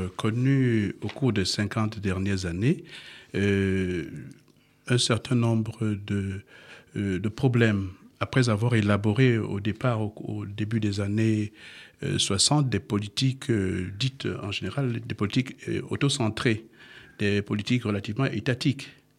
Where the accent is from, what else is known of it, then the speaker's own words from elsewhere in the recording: South, Cameroon; Je suis originaire du Cameroun, plus exactement entre Douala Yaoundé et Iséka. C'est le sud du Cameroun, si vous connaissez un peu.